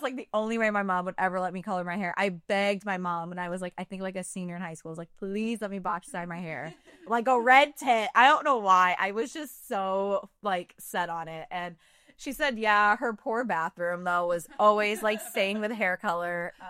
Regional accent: Defiance, Ohio, United States; I grew up in Defiance. Oh, okay. So kind of very small community. Great place to grow up and raise a family.

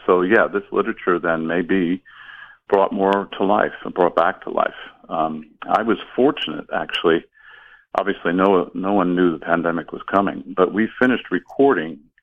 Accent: United States; close to my upbringing and my experience as an American.

